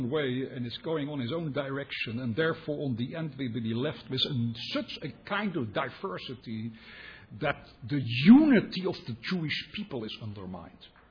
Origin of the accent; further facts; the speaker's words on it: Netherlands; accent: Dutch; English is a second language; I'm saying this because of my Dutch accent. I'm sorry about that. I can't get rid of it.